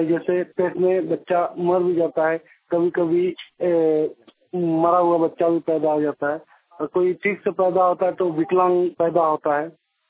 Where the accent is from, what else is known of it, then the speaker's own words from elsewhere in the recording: Mechua, Jharkhand, India; और मैं मेछुआ गांव से हूँ।